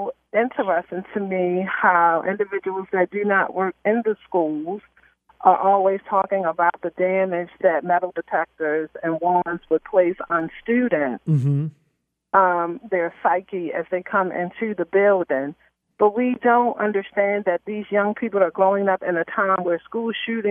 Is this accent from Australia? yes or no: no; Baltimore, Maryland, United States; You know, I grew up in Baltimore City, and it was just kind of weird.